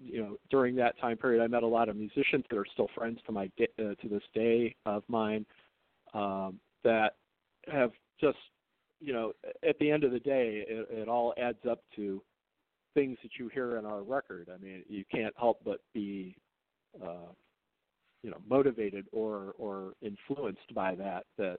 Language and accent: English; Chicago, Illinois, United States; now in Ohio, United States; I was born in Chicago and sort of grew up listening to, the big AM radio stations there, WLS and WCFL.